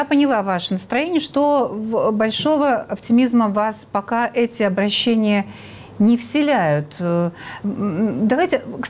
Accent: Moscow, Russia; Вот мы сейчас ездим, москвичи, и читаем

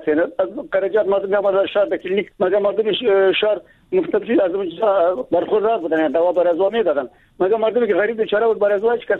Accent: Baghlan, Afghanistan; ما از بغلان هستم

